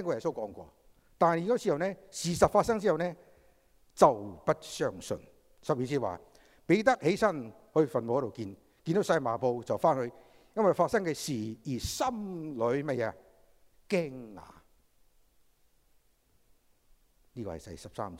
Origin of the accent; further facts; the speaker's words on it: China; 我們中國人特別，我們很醒目的，很聰明的